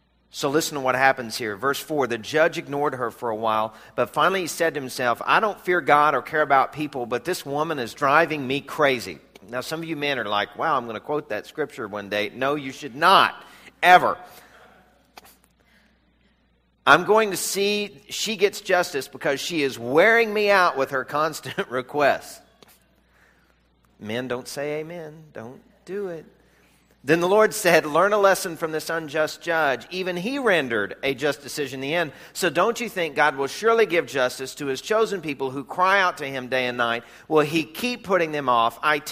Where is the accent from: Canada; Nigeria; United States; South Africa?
United States; the South; This is in the South when I was growing up in the South.